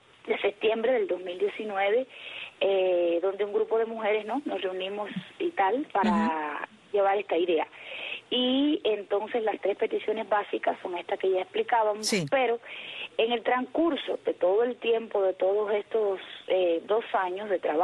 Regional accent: Cuba; somos las mujeres cubanas

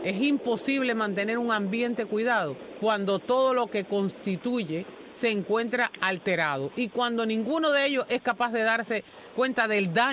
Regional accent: Cuba; como ciudadanos cubanos

